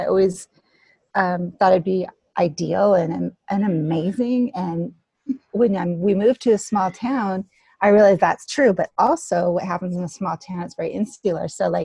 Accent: Los Angeles, California, United States; I grew up in Los Angeles, big city girl, and we moved here, and I knew nothing about the mountains. I had never seen snow.

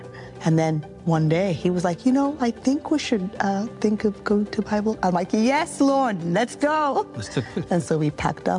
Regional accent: Brooklyn, New York, United States; I'm also from Brooklyn, New York.

